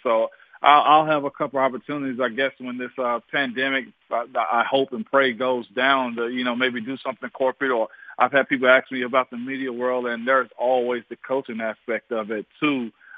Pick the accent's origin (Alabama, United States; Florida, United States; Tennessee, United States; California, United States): Tennessee, United States; I'm from West Tennessee.